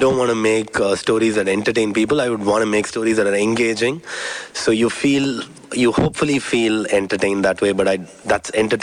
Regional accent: India; So growing up in India, film has a very strong appeal on you.

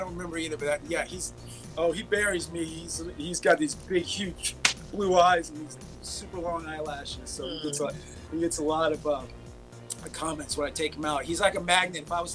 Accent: Fullerton, California, United States; We grew up in the same town. I grew up in Fullerton. That's where all my formative years were. Fullerton High School, Nicholas Junior High.

